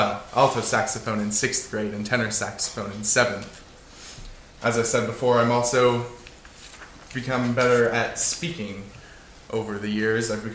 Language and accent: English; Gig Harbor, Washington, United States; also born or lived in Tacoma; I grew up in the Gig Harbor and Tacoma area. Gig Harbor and Tacoma have a very strong seagoing heritage